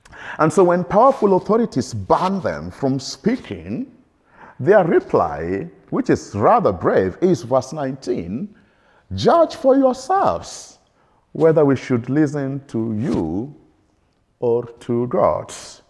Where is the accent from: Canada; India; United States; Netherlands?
Netherlands; So I thought I should put in this because I'm from the Netherlands.